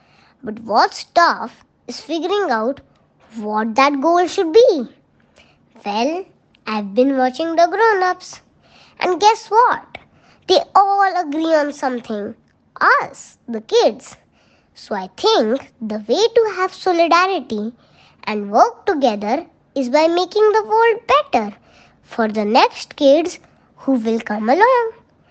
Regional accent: India; I come from India, a country that's famous worldwide for people coming together even though we are all different.

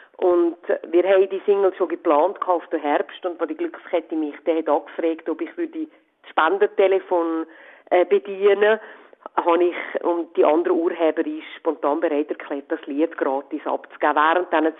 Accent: Switzerland; Wir haben früher als Schweizer unser Land müssen verlassen.

